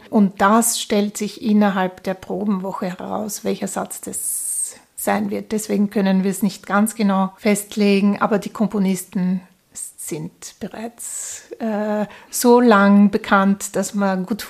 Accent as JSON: {"language": "German", "town": "Klagenfurt", "region": "Carinthia", "country": "Austria", "tie": "born there", "said": "Ich bin Geigerin und bin in Klagenfurt geboren und habe in Graz, Wien und den USA Violine studiert."}